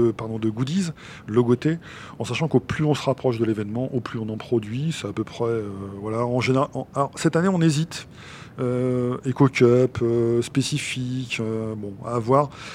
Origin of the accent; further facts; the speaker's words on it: Lille, Hauts-de-France, France; Enfin, nous, on est de Lille.